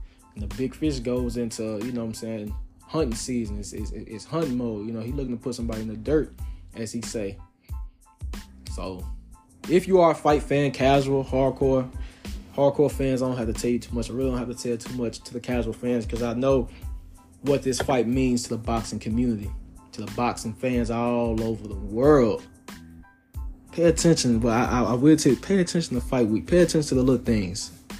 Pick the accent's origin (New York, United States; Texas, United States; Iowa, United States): Texas, United States; Dallas; I'm from the city. I'm from Dallas, born and raised.